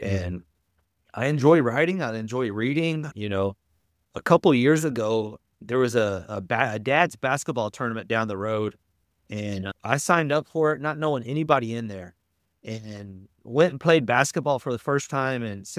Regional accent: Texas, United States; it's loosely based on my hometown, just growing up in small town Texas.

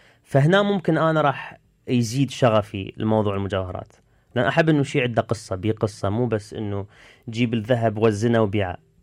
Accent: Tunisia; now in Belgium; يعني أنا جاي من تونس ثقافة عربية، وصل بلجيكا أشوف عادي إنه أطفالي يصادقون بعض

